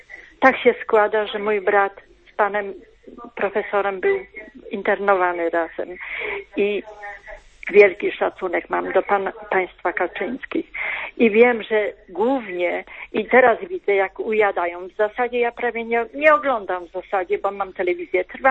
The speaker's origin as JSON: {"language": "Polish", "town": "Milicz", "region": "Lower Silesian Voivodeship", "country": "Poland", "said": "bo jestem z Milicza, więc to jest prawie nasz rejon"}